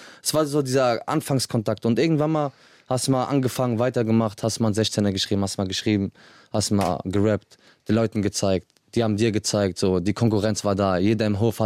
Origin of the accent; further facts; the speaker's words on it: Casablanca, Morocco; also born or lived in Agadir; Ich komme aus Casablanca und Agadir, deswegen